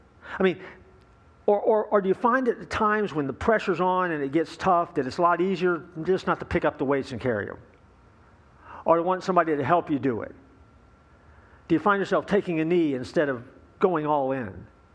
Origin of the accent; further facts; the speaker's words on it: Winter Park, Florida, United States; as a kid growing up, I have Southern Baptist roots, and I grew up over in Winter Park at the Kalani Baptist Church at the time, and I saw people get baptized there all the time.